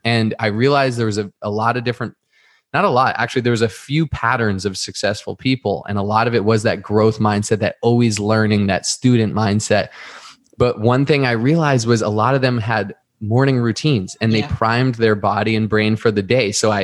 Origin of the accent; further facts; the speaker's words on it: Boston, Massachusetts, United States; now in California, United States; I grew up in Boston, moved to Boston with me for a year.